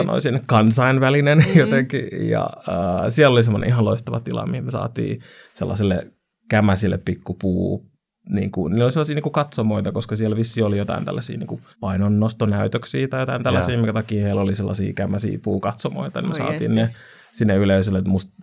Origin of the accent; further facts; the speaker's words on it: Helsinki, Uusimaa, Finland; mitä mulla olisi vaikka täällä Helsingissä, mun kotikaupungissa